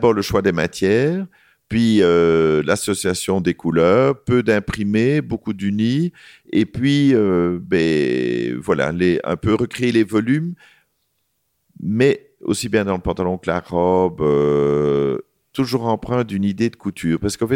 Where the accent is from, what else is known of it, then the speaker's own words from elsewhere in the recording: Belgium; il fallait aller pour nous, en tant que Belge, il fallait faire Paris